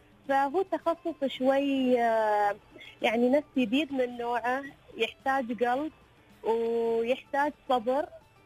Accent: United Arab Emirates; كنا نحن بنت إماراتية

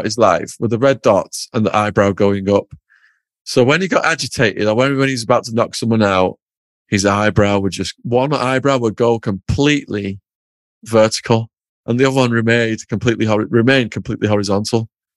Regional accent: England, United Kingdom; you know, we're from England. We don't have guns.

